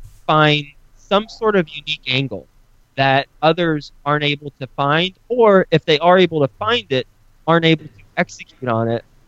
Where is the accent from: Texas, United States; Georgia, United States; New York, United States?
Texas, United States; Fort Worth; I am originally from Fort Worth. I grew up in Fort Worth, so I know the Dallas-Fort Worth area pretty well.